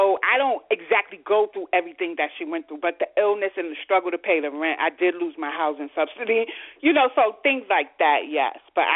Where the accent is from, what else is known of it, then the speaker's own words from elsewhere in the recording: Bronx, New York, United States; also born or lived in Brooklyn; I am a Bronx diva, but I did live in Brooklyn for 3.5 years, but I'm mainly from the Bronx. I do not want to leave the Bronx, you know, as long as I'm in New York City